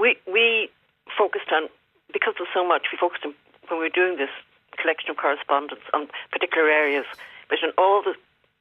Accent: Ireland; I grew up in John McQuaid's Ireland.

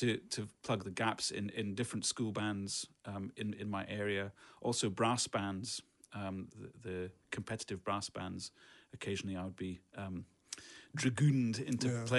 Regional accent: Edinburgh, Scotland, United Kingdom; Well, I was born in Edinburgh, born and raised in Edinburgh, and my musical training took me to Glasgow every week in my teenage years.

